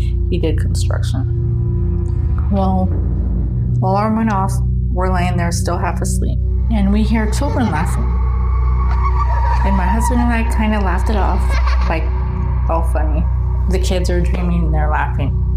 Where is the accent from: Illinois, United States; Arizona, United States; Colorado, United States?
Arizona, United States; Phoenix; I'm from Phoenix, Arizona.